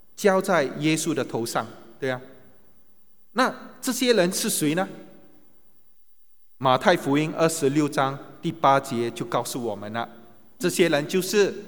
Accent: Singapore; 他说两万四，新币，他说是我们新加坡人平均的薪金2000块一个月

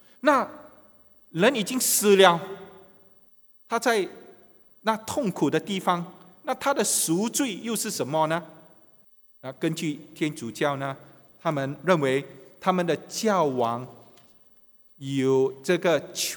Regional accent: Guangdong, China; 这个观点呢就像我们广东人所常用的

